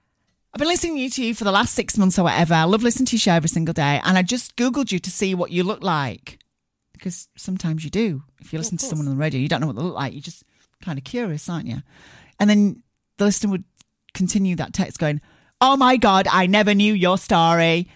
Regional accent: Barnsley, Yorkshire and the Humber, United Kingdom; That now lives in a museum in my hometown of Barnsley.

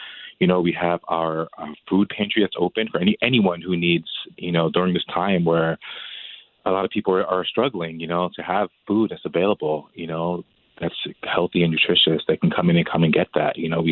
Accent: Bridgeport, Connecticut, United States; also born or lived in New York City; I'm from Bridgeport originally, but I moved back to Connecticut from New York City in 2020 during the pandemic.

